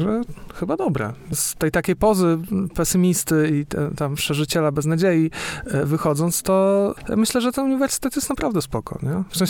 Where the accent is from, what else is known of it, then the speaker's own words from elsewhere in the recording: Bartoszyce, Warmian-Masurian Voivodeship, Poland; Ja jestem sam z Bartoszyc, czyli jeszcze mniejszego miasta.